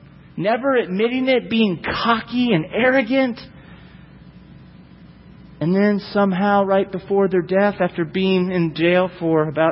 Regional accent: Florida, United States; Growing up in Florida and living not too far from Stark, where the state prison and where Bundy resided

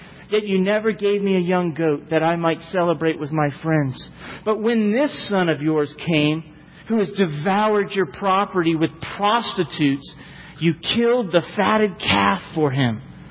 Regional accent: Florida, United States; Growing up in Florida and living not too far from Stark, where the state prison and where Bundy resided

